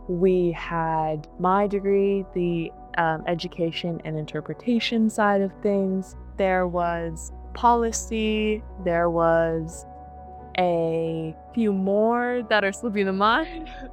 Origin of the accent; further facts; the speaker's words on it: Idaho, United States; I was born and raised in Idaho. And if you're familiar with the good old potato state, it is more on the conservative side of things.